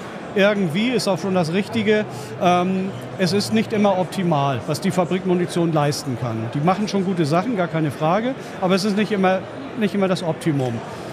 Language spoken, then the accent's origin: German; Schleswig-Holstein, Germany; Ich komme aus Schleswig-Holstein.